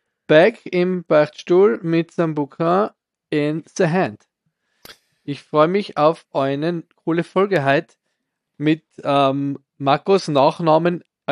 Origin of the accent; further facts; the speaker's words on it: Austria; aber als Österreicher macht man relativ selten Urlaub in Österreich.